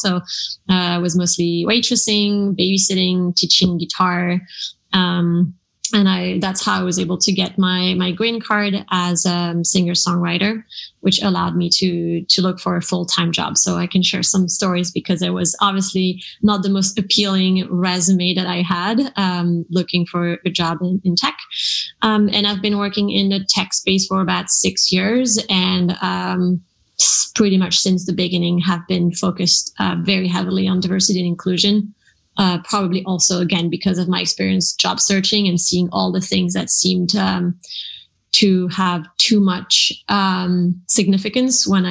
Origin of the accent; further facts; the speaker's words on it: France; English is a second language; moved away as an adult; now in United States; I'm originally from France, as maybe you can hear a little bit, and I moved to the US 9 years ago.